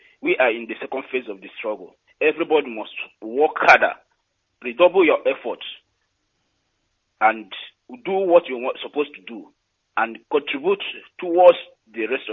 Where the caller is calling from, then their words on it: Dakar, Senegal; I'm calling from Dakar, Senegal.